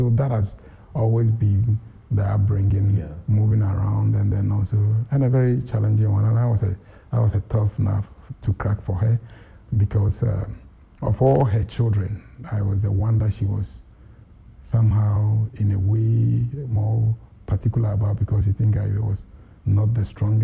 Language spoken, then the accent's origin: English; Kumasi, Ashanti, Ghana; Then Ahinsan Estates, Salisbury, because I'm also a Kumasi High School boy.